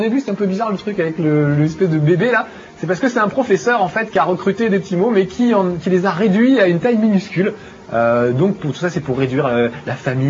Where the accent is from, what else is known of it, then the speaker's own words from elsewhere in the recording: France; On va le mettre en français, puisque nous sommes français.